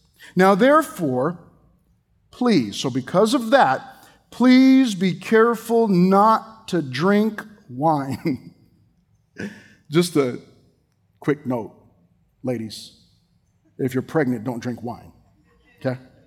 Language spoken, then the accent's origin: English; United States; Yes, I'm American, but I don't watch any other sports.